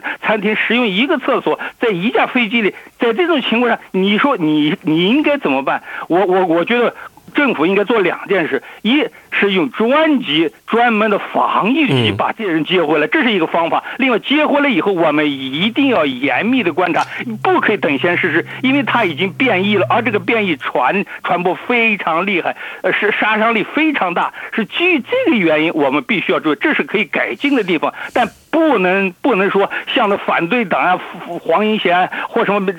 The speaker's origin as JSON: {"language": "Chinese", "country": "Australia", "said": "说句我们澳大利亚人就算是睁着眼闭着眼"}